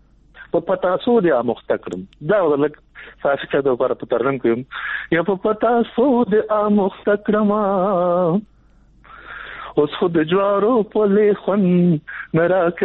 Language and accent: Pashto; Nangarhar, Afghanistan; زه د ننګرهار یم